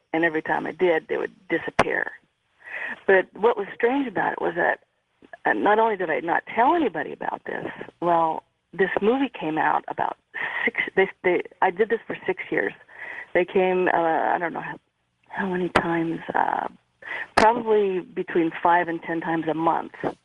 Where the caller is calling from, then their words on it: Redding, California, United States; Redding, California.